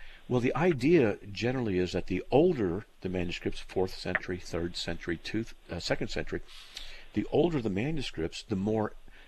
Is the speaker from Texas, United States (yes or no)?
no; California, United States; And so, you know, I grew up basically in Southern California, and you didn't do that.